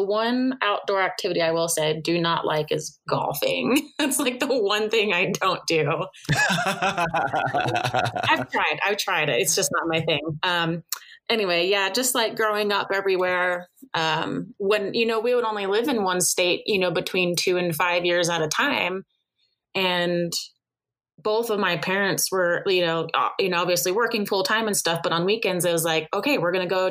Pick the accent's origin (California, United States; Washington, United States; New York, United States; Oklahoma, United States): Washington, United States; Seattle; born there; also born or lived in Puerto Rico / New Mexico / Minnesota / District of Columbia, United States; now in Utah, United States; So I was born in Seattle. Lived in Puerto Rico, not technically a state, but lived in Puerto Rico, New Mexico, Minnesota, DC, Montana, then Utah.